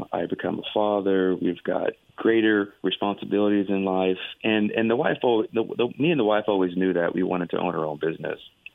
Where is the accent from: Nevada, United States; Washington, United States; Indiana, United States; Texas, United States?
Texas, United States; Houston; But I was born and raised in Houston, Texas.